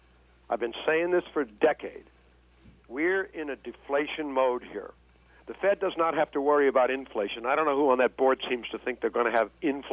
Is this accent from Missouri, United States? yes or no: yes; Missouri, United States; And my answer is, I'm from Missouri, show me.